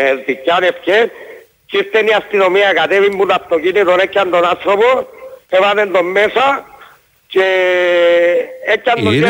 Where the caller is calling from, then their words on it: Larnaca, Larnaca District, Cyprus; που τη Λάρνα κάνει